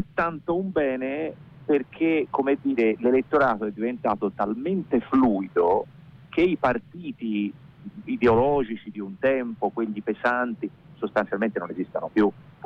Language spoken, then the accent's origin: Italian; Prato, Tuscany, Italy; io sono toscano, sono pratese